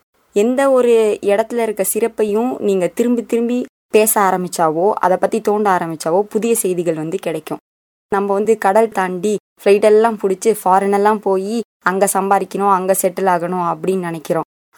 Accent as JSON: {"language": "Tamil", "town": "Sembian Mahadevi", "region": "Tamil Nadu", "country": "India", "tie": "born or raised there", "said": "என்னோட ஊர் பேர் வந்து செம்பியன் மாதேவி குடி. இது வந்து அரியலூர் மாவட்டத்தில் ஒரு சின்ன கிராமம். இந்த கிராமத்தில் தான் நான் வளர்ந்தேன்."}